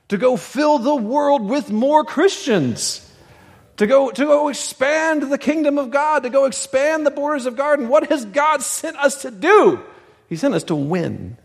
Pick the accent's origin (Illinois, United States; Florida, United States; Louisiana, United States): Louisiana, United States; I'm from North Louisiana. We have fish fries.